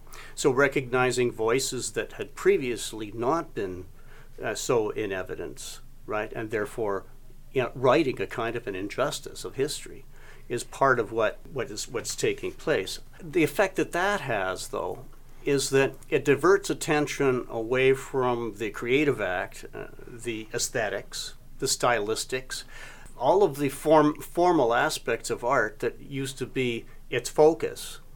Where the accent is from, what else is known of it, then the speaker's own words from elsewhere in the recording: Fernie, British Columbia, Canada; born there; also born or lived in Vernon / Vancouver / Seattle / Edmonton; I was born in Fernie. So I'd lived in Fernie, Vernon, in the Okanagan, Vancouver, Seattle, Edmonton, and Windsor.